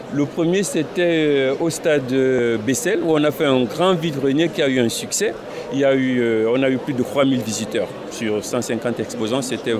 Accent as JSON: {"language": "French", "country": "Cameroon", "said": "On s'est dit, on est Camerounais et on se revendique aussi breton."}